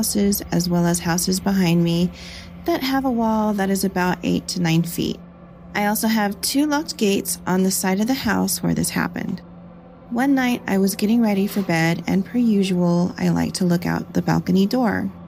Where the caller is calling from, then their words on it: Nevada, United States; I am calling from Nevada, and this happened back in 2019.